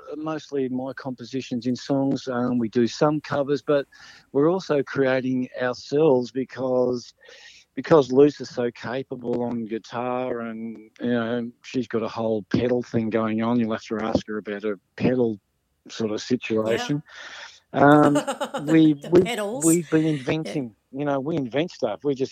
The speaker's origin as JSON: {"language": "English", "town": "Melbourne", "region": "Victoria", "country": "Australia", "tie": "born or raised there", "said": "growing up in Melbourne in the 70s"}